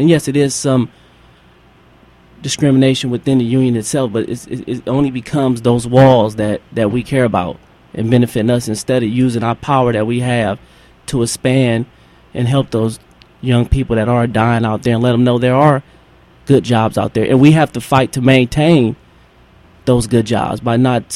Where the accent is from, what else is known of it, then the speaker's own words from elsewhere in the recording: Compton, California, United States; Yeah, I mean, I'm from Compton, but I was living in San Francisco at the time.